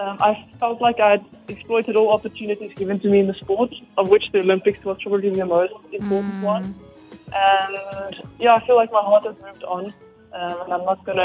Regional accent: Western Cape, South Africa; I'm proudly South African, especially living in the Garden Route, the place that I call home.

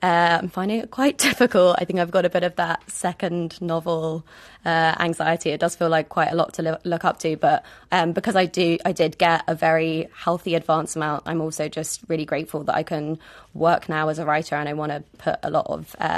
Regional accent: England, United Kingdom; moved away as an adult; now in Ireland; I'd always taken those things totally for granted growing up in England

